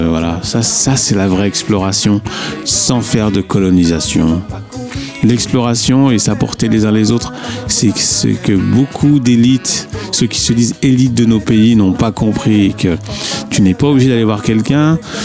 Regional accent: Lyon, Auvergne-Rhône-Alpes, France; mais avec des musiciens de mon bled, qui est Lyon

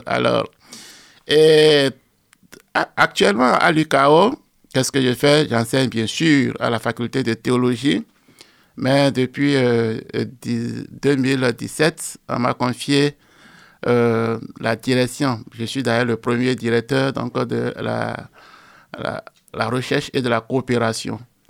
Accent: Benin; Je suis originaire du Bénin, qui est l'ex-Dahomey. Alors, moi, je suis ordonné prêtre en 91.

